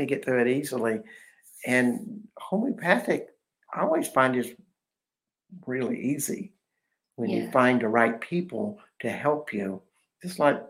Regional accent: United States; particularly in my home country of America

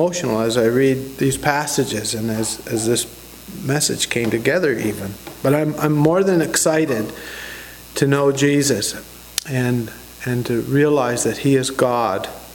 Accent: Saskatchewan, Canada; Where are you from? I'm from Saskatchewan, you know, so my home, and I was always mixed up in my head. Where is my home?

